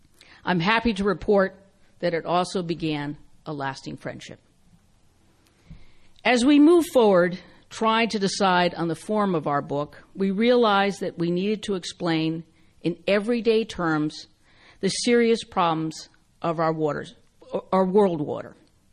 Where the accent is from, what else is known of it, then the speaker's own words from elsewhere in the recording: San Francisco, California, United States; For me, growing up in San Francisco, with my early education about earthquakes